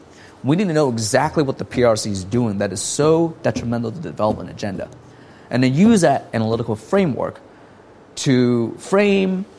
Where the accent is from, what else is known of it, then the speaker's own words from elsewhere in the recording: Hong Kong; I'm actually from this part of the world. I was born and raised in Hong Kong, actually. I grew up in the city in the 80s